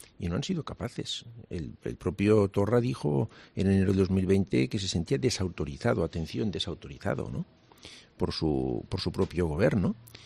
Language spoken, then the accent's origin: Spanish; Catalonia, Spain; Yo me siento catalán, muy catalán, pero me siento también español, muy español, y me siento europeo, muy europeo.